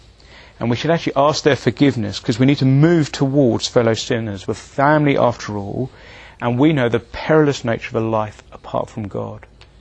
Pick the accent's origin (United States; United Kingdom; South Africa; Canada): United Kingdom; it's impolite to talk about sin, particularly even more so as British people.